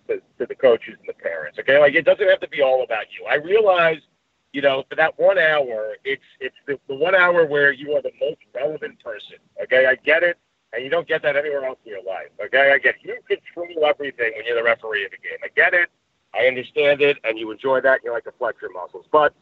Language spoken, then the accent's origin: English; Long Island, New York, United States; That's where I grew up in Long Island, where lacrosse has been around forever.